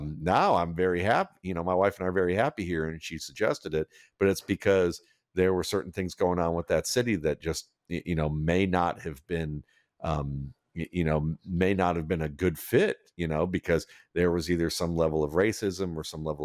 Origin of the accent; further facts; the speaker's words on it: Atlanta, Georgia, United States; I grew up in Atlanta, at least in the suburbs of Atlanta, but like close enough that Atlanta was, downtown was 20 minutes away.